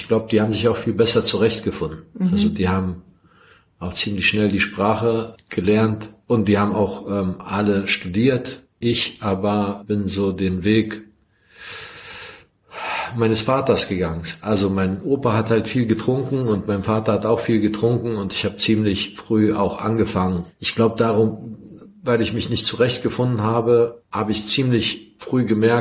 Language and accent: German; Croatia; now in Germany; also ich komme ursprünglich aus Kroatien und lebe seit 34 Jahren in Deutschland.